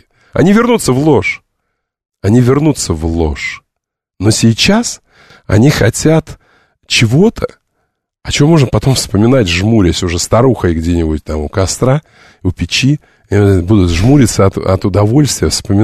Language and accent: Russian; Caracas, Capital District, Venezuela; Russian is a second language; Я говорил: «Soy venezolano, de Caracas». Я был венесуэльцем из Каракаса.